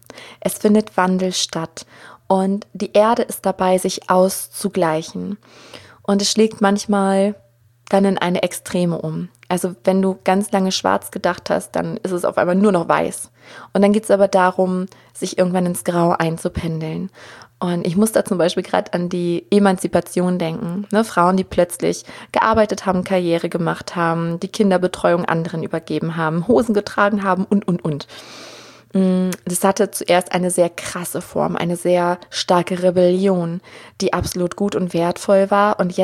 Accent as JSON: {"language": "German", "country": "Germany", "tie": "born or raised there", "said": "ich bin ja auch hier aufgewachsen in Deutschland, in diesem Umfeld und keiner von denen, die mich umgeben haben, wusste irgendwas von Hellsinn."}